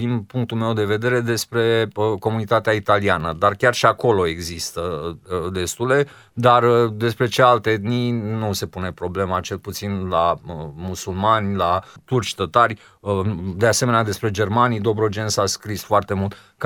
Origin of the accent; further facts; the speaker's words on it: Techirghiol, Constanța County, Romania; born there; Eu m-am născut în Techiriol, unde cei mai buni prieteni ai mei erau un turș, un tătar.